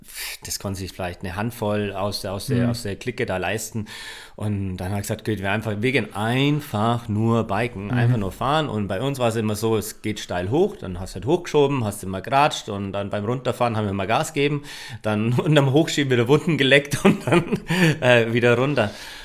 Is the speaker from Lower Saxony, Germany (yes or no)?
no; Bavaria, Germany; now in Rosenheim, Germany; Ich bin eher klassischer Franke.